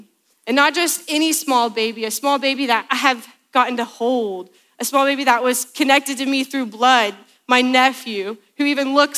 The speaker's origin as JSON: {"language": "English", "region": "Indiana", "country": "United States", "said": "I'm from Indiana, so it's different than the children's hospital you all use, but it was hours away."}